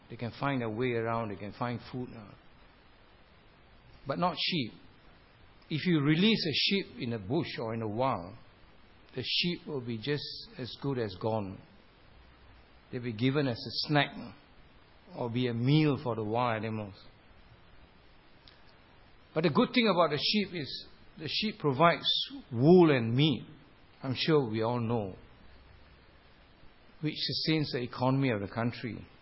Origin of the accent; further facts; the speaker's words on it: Singapore; Because he knows I'm from Singapore, I just want to know how big is his station.